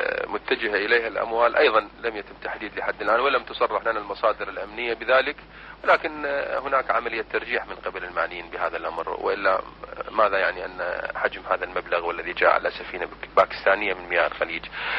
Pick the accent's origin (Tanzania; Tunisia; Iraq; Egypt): Iraq; ما عندنا في العراق في السابق أنه هناك موانئ أهلية